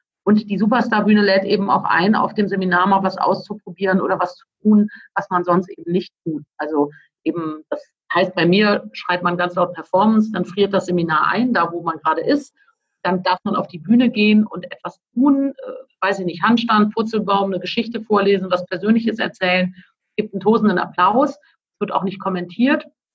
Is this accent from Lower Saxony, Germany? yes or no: no; Cologne, North Rhine-Westphalia, Germany; als Kölnerin